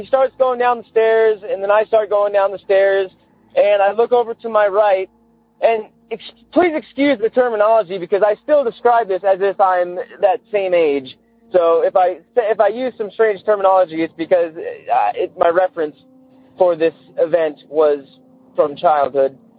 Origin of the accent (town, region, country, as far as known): St. Helens, Oregon, United States